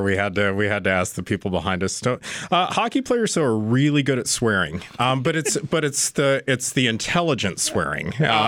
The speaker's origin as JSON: {"language": "English", "town": "Denver", "region": "Colorado", "country": "United States", "tie": "born or raised there", "said": "Well, I grew up in Denver, and so we had I got exposed to hockey there"}